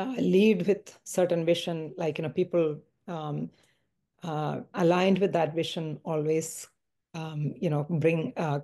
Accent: India; moved away; also born or lived in Barcelona, Spain; I was born and brought up in India, spent around more than a decade there. I moved to Europe, again, spent around 10 plus years in Barcelona and other countries traveling.

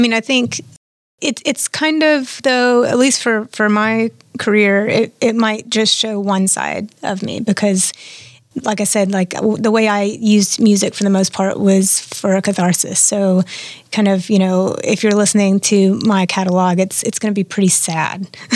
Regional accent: Birmingham, Alabama, United States; born there; I was born in Birmingham, Alabama, and my parents moved around quite a bit

